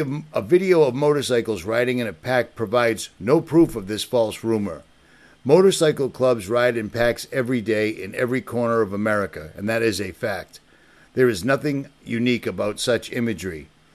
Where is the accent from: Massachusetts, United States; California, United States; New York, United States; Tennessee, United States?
Massachusetts, United States; Lynn; So growing up in Lynn, Massachusetts, I grew up around many, many motorcycle enthusiasts, we'll call them.